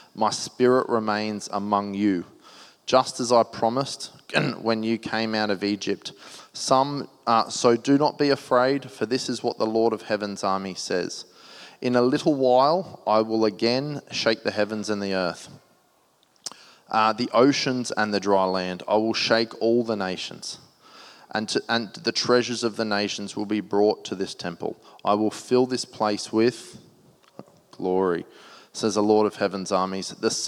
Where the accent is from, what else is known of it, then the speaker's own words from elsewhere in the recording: Sydney, New South Wales, Australia; I'm originally from Sydney. My dad's from Queensland.